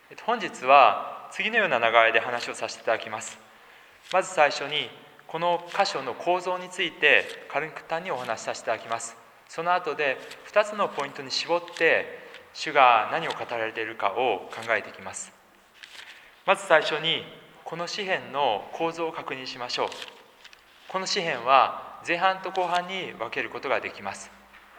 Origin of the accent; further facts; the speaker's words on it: Osaka, Japan; also born or lived in Sendai; 私は大阪 のサラリーマン家庭で生まれ育ちました。